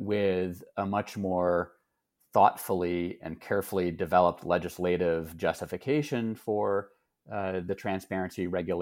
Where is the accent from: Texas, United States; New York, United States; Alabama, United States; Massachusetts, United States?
Texas, United States; I grew up in Texas and my family still lives there.